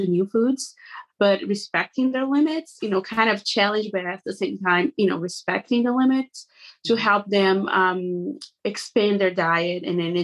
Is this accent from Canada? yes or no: no; Brazil; English is a second language; moved away as an adult; now in United States; So feel free to … I am originally from Brazil and I have been in the US for about 10 years now.